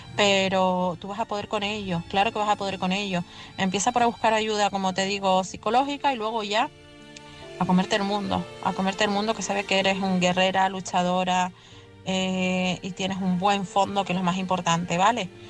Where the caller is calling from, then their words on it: Tenerife, Canary Islands, Spain; de Tenerife.